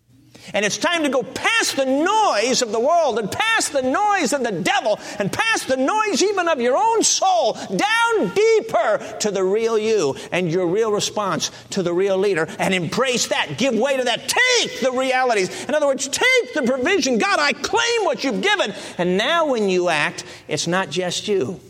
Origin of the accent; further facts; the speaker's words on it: Chicago, Illinois, United States; Now, I grew up in Chicago. I had to get used to this.